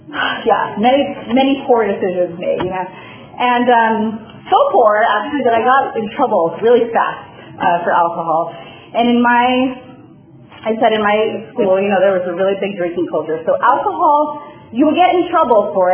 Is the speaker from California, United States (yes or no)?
yes; California, United States; I was coming from California, going to the Midwest.